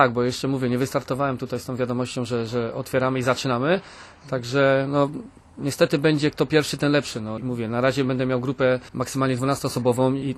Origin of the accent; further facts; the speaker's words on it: Greater Poland Voivodeship, Poland; now in Zielonki, Poland; my pochodzimy z Wielkopolski i też tam planowaliśmy, żeby zamieszkać na stałe, ale no Kraków nam się tu spodobał, a szczególnie teraz Zielonki